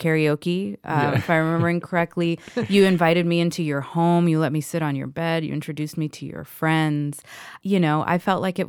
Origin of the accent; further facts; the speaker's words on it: Atlanta, Georgia, United States; lived in Atlanta and I lived in Atlanta. and I remember at the time being like, holy crap, like, that's my hometown.